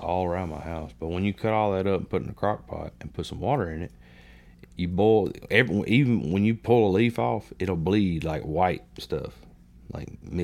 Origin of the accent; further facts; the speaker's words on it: Wales, United Kingdom; No. I'm Welsh. 63%.